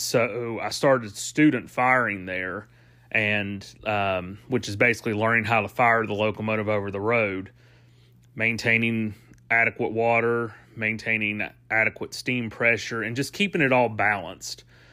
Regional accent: West Virginia, United States; We found out that we would be going to Williamson, West Virginia, which is my home state.

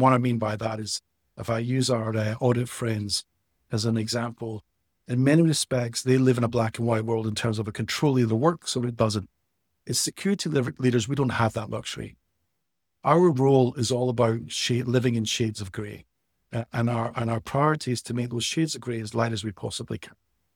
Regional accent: Edinburgh, Scotland, United Kingdom; I'm from Scotland. I'm from Edinburgh.

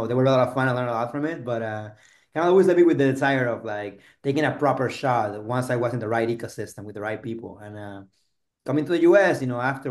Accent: Boconó, Trujillo, Venezuela; also born or lived in Mérida; I grew up in Venezuela. I actually didn't grow up in Caracas. I moved to Caracas when I started college, but I grew up in a smaller city called Boconó and then Mérida.

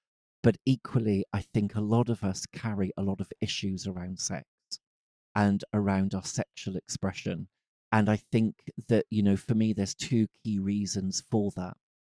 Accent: Glastonbury, South West England, United Kingdom; I was brought up in the West Country of England, in Glastonbury.

